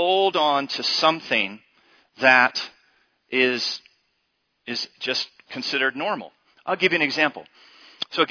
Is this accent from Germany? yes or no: no; United States; my wife and I have seen this in our lifetime. We grew up in America in the 70s